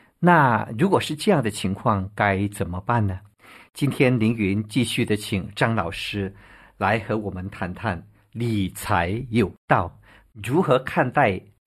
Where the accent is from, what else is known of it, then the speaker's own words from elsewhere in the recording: China; 我们中国人常说无债一身轻